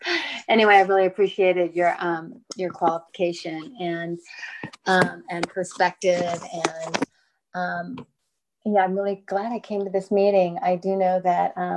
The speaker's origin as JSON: {"language": "English", "country": "United States", "said": "because as a Filipino American, there's just"}